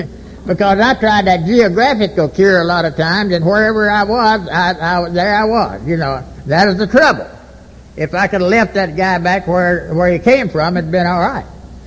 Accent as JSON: {"language": "English", "town": "Dallas", "region": "Texas", "country": "United States", "said": "He's going to get in trouble with Fort Worth because I'm from Dallas."}